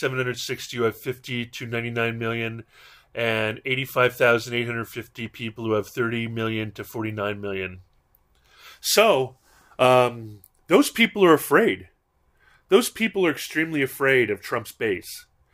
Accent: Hawaii, United States; I grew up in Hawaii, and Hawaii without mahus is not Hawaii.

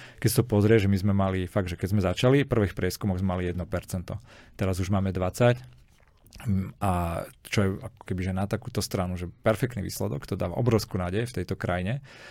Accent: Kysucký Lieskovec, Žilina Region, Slovakia; also born or lived in Bratislava; Ja som mal taký príbeh, že keď ja som bol z Kysuckého Lieskovca, potom som chodil na strednú do Žiliny, potom som chodil na vysokú školu do Bratislavy

